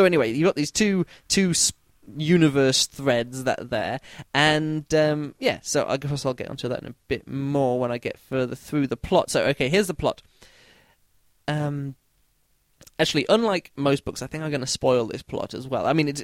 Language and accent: English; Berlin, Germany; English is a second language; moved away; I left Berlin, my hometown, and I took one book to read with me.